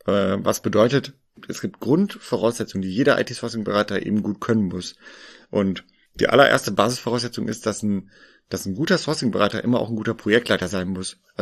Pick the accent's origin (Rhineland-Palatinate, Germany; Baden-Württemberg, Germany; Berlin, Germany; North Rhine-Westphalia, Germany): North Rhine-Westphalia, Germany; Bielefeld; Aber unser Herz schlägt in Bielefeld. Also wir sind eine Bielefelder Gesellschaft. Ich bin Ur-Bielefelder. Komm hier weg aus Ostwestfalen.